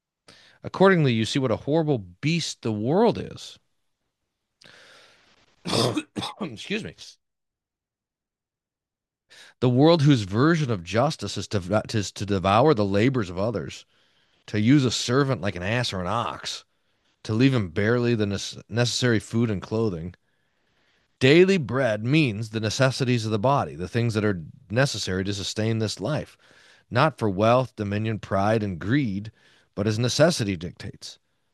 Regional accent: Texas, United States; But we say, look, I'm a Texan.

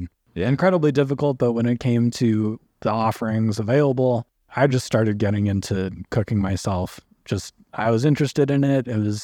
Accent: St. Louis, Missouri, United States; Well, growing up in St. Louis, my parents actually became vegetarians when I was about 9 years old.

